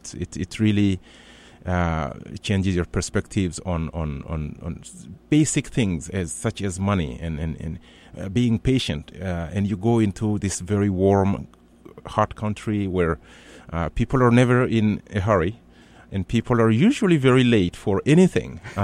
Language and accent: English; Mali; also born or lived in United States; Having spent time in the States and now being back in my home country, helping new Americans who are here to serve for 2 years, helping them navigate through the very complex Malian culture and the Bambara language.